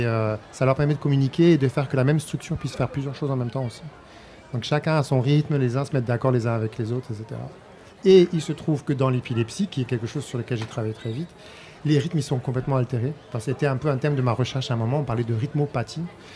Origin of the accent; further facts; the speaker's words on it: Ajaccio, Corsica, France; also born or lived in Côte d'Ivoire; moi, je suis corse, je suis né à Ajaccio, j'ai grandi en Corse. Je t'avais dit, mais ce que je ne t'avais pas dit, c'est que ma petite enfance était en Côte d'Ivoire.